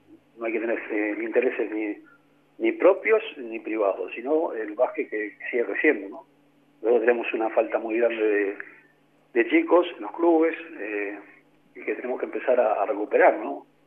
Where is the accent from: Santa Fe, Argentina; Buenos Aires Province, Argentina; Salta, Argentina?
Buenos Aires Province, Argentina; Punta Alta; Yo nací en Punta Alta y yo de Punta Alta.